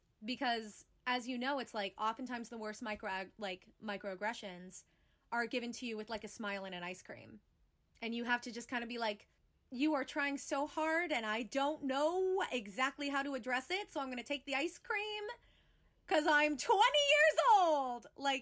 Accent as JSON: {"language": "English", "country": "Philippines", "said": "I know that I look more East Asian, but I am Filipino."}